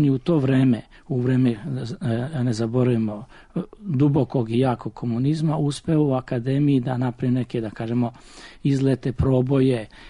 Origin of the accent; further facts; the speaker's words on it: Šibenik-Knin County, Croatia; ja dolazim iz Krinske krajine, tamo je prezime, dakle, retko, ali postoji.